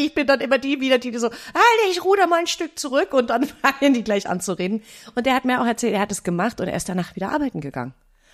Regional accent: Fürstenfeldbruck, Bavaria, Germany; ich komme ja aus München ursprünglich oder aus Fürstenfeldbruck besser gesagt.

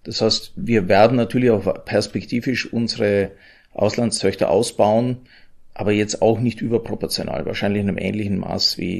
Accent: Austria; das kann ich als Österreicher sagen

